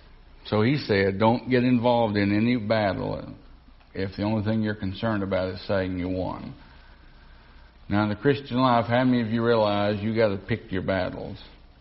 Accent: Tennessee, United States; Do you know down in the South and in my home state of Tennessee

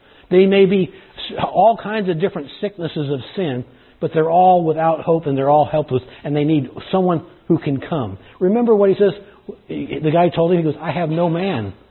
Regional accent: California, United States; When I grew up in California, we used to go to neighborhood swimming pools.

